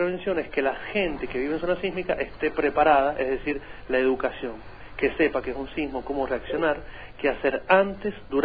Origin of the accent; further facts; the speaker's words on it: San Juan, Argentina; born there; now in Rivadavia, Argentina; Nací en Capital. Ajá. Y ahora vivo en Rivadavia.